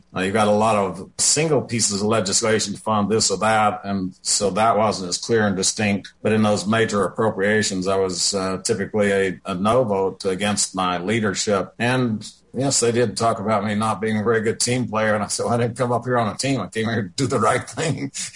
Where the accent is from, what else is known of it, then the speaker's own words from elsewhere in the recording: New Zealand; So I'm from New Zealand.